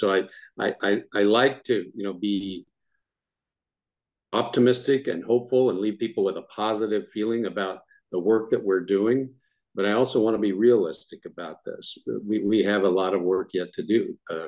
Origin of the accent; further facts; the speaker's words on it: Washington, United States; I'm a farmer myself from the Yakima Valley, born and raised in Central Washington.